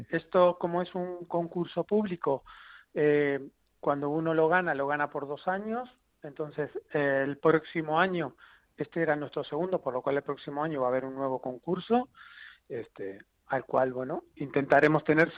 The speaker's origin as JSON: {"language": "Spanish", "country": "Uruguay", "moved": "yes", "lives_now": "Spain", "said": "Y sí, yo soy uruguayo, pero llegué hace 20 años"}